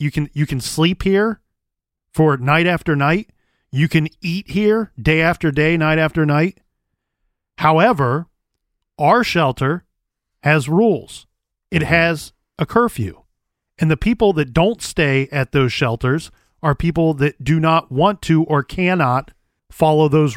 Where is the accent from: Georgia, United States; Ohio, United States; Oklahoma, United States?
Ohio, United States; Columbus; I know from growing up, born and raised in Columbus, here in Columbus